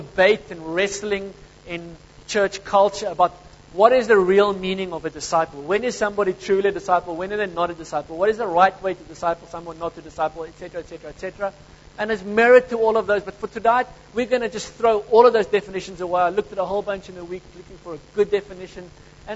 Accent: Kakamas, Northern Cape, South Africa; I come from Kaimusa. Does anyone know where Kaimusa is? Kakamas. They're in the middle of nowhere where nothing ever happens. Except there's like a river in the middle of nothing.

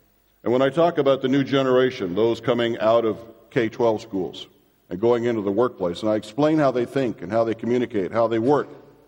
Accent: Alaska, United States; We're from Alaska originally in the far north

